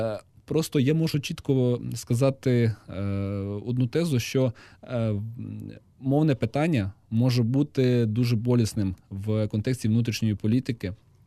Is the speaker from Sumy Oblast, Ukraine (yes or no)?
no; Volyn Oblast, Ukraine; Тому що я особисто з Волині, і це досить близький регіон, Брещина.